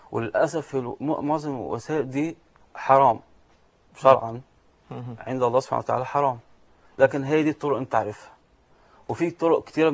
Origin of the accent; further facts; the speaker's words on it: Alexandria, Alexandria Governorate, Egypt; أنا كندي إيطالي الجنسية، متربي في اسكندرية.